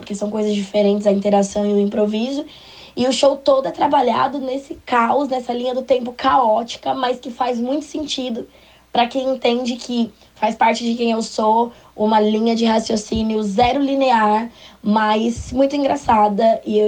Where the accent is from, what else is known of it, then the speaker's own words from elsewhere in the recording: Osasco, São Paulo, Brazil; also born or lived in Bahia; a minha cidade, que é a cidade que eu moro desde que eu nasci. Né? Eu passei, cheguei a morar na Bahia também, mas Osasco é a cidade onde eu me criei, onde eu cresci, né? Onde eu fundei quem eu sou.